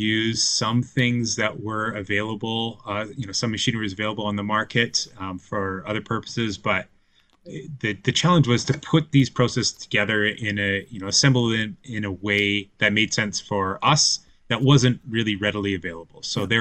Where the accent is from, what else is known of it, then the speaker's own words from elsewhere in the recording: Summerlin, Nevada, United States; So I was born and raised in Summerlin